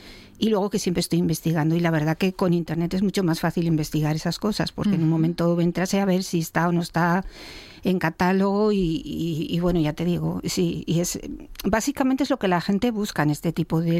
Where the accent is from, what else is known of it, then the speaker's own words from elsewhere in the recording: Lugones, Asturias, Spain; estamos en Lugones, antes teníamos la tienda física en Oviedo, yo soy de Lugones.